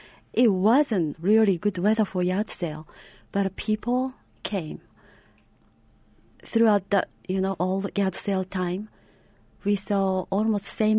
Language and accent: English; Japan; moved away; We are Japanese. We came from Japan